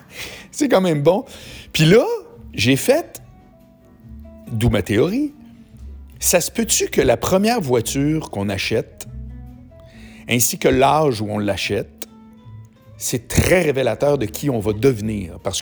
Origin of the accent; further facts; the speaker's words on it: Charlesbourg, Quebec, Canada; à deux coins de rue de chez nous, à Charlebourg